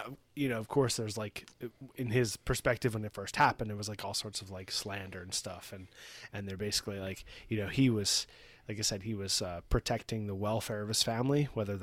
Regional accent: West Coast, United States; Like I'm from the West Coast. So I'm like playing up the West Coast thing, you know?

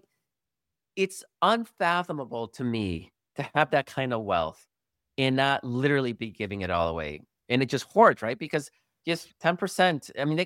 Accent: Chicago, Illinois, United States; I was just in Chicago because, you know, I'm originally from Chicago.

